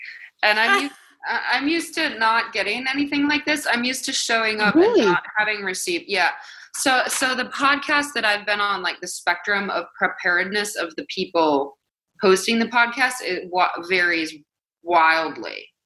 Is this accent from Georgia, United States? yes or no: no; Madison, Wisconsin, United States; born there; moved away as an adult; now in New York, United States; I was born in Madison, Wisconsin. I moved to New York in 2004 to go to graduate school here.